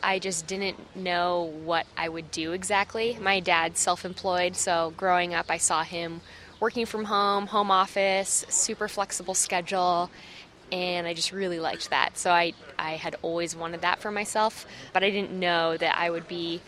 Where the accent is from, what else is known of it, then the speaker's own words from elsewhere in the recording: Leucadia, California, United States; I grew up in Leucadia, California, which is North County, San Diego.